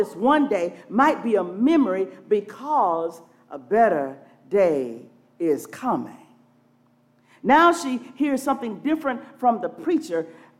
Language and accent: English; Atlanta, Georgia, United States; I grew up in Atlanta, Georgia. I was the only child of my parents. I enjoyed many comforts in life.